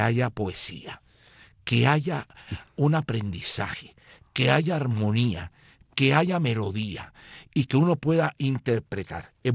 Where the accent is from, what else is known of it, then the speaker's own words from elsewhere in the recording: Havana, Cuba; yo soy del centro de Habana